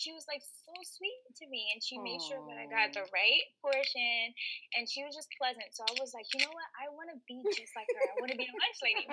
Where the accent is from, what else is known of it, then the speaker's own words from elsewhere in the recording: Bronx, New York, United States; but I'm from the Bronx, and I am a full-time beauty and lifestyle content creator, a model, and recently a photographer.